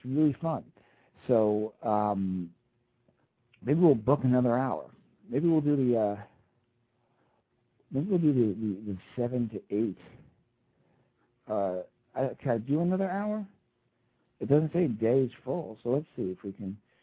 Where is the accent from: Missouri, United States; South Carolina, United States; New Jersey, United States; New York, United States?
New York, United States; Long Island; also born or lived in Washington, D.C.; I grew up in Long Island and then moved to Washington, D.C. And then I came back and moved to New York City.